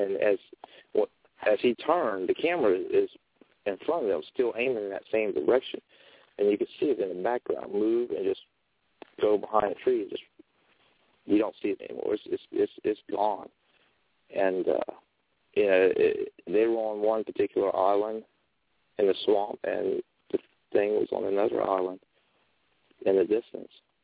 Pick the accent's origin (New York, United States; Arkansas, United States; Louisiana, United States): Louisiana, United States; when I lived in Louisiana, I grew up in Louisiana hearing rumors about it.